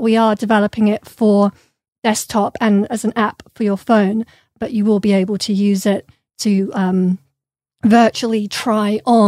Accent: London, United Kingdom; Well, I grew up in London with a lot of British artists. And so I lived in East London for a while

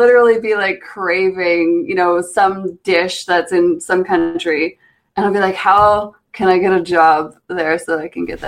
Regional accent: Alberta, Canada; We're from Alberta, right, you and I? And so born and raised in Alberta

